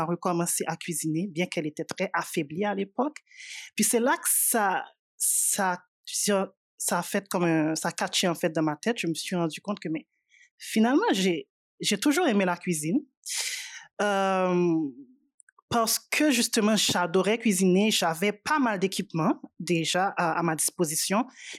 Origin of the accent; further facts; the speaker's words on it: Haiti; moved away as an adult; now in Quebec, Canada; Moi, j'ai grandi en Haïti. Donc, jusqu'à mes 19 ans, avant de venir ici au Québec.